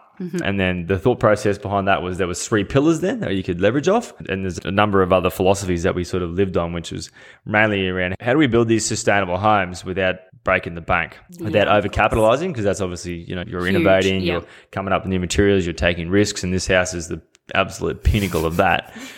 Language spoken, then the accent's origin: English; Yeppoon, Queensland, Australia; we're all from Yeppoon up in central Queensland.